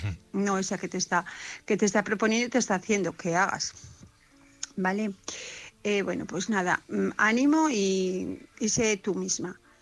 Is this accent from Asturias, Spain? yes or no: yes; Asturias, Spain; de Asturias.